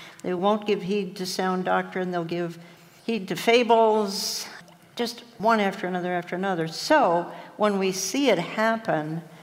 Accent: Minneapolis, Minnesota, United States; Wish it were true, because I come from Minneapolis.

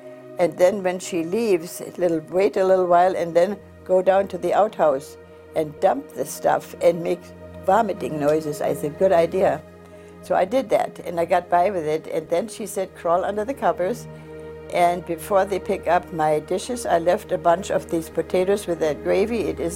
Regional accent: Breslau, Silesia, Germany; my mother had a chance to go home to Breslau, to my hometown, with some friends and other people.

